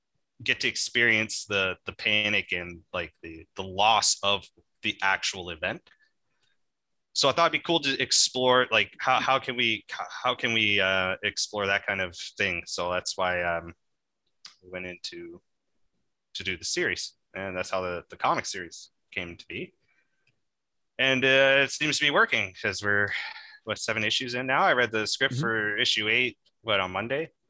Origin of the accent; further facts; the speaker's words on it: Brampton, Ontario, Canada; I was born and raised in Brampton, Ontario.